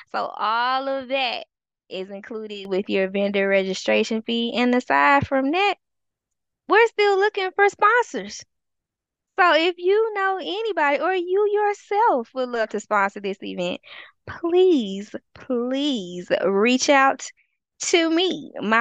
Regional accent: the South, United States; I am from the South.

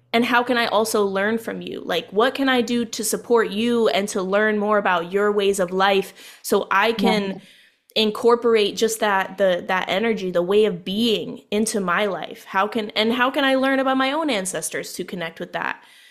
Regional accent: Kansas City, Missouri, United States; I'm from Kansas City, and our football team is called the Chiefs.

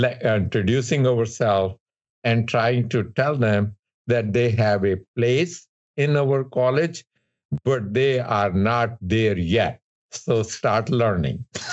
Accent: India; I was born and raised in India, a typical boy in a small town.

